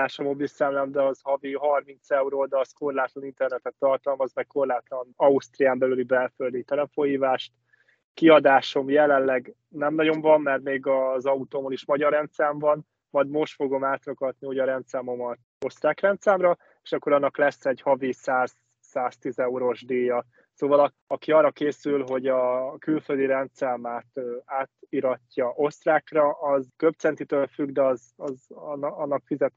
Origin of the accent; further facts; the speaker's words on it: Zalaegerszeg, Zala, Hungary; Zalaegerszegiek vagyunk.